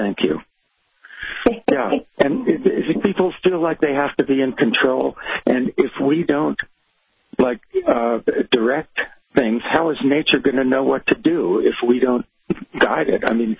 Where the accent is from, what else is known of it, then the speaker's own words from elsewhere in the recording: Los Angeles, California, United States; And I didn't have any idea about the natural world when I grew up in Los Angeles.